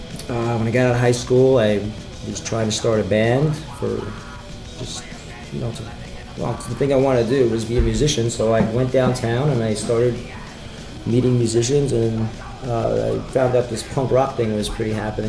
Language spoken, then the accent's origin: English; New York, United States; No, I'm not from Queens. I'm from Manhattan, see?